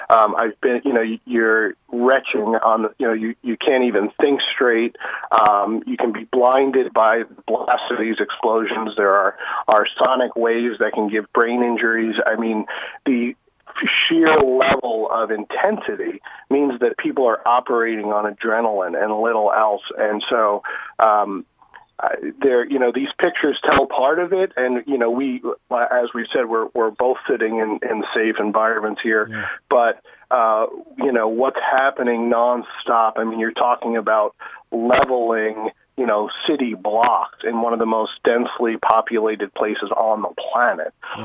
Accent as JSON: {"language": "English", "town": "New York City", "region": "New York", "country": "United States", "said": "You know, you think, because I'm from New York City, actually."}